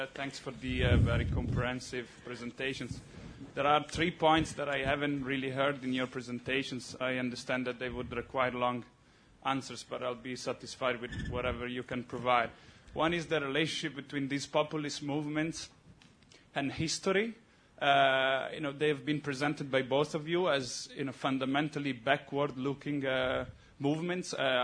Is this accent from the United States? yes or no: no; Italy; I'm from Italy.